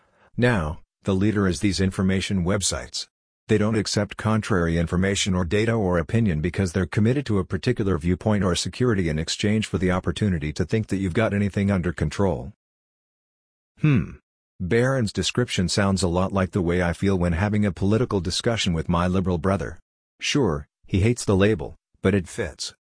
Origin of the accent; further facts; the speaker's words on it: Michigan, United States; Just from my own history, I grew up in Michigan.